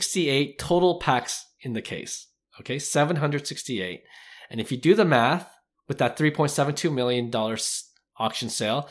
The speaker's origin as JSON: {"language": "English", "country": "Canada", "said": "We're Canadian, so we know the OPC brand"}